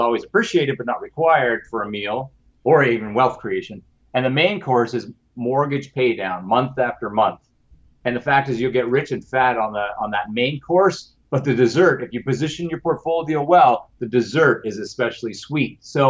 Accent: Canada; not just being a Canadian

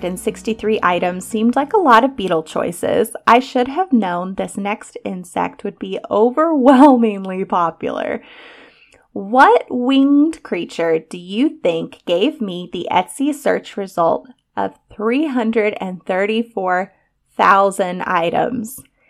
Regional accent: North Carolina, United States; accent: North Carolina; It's a French phrase, so apologies for my North Carolina accent.

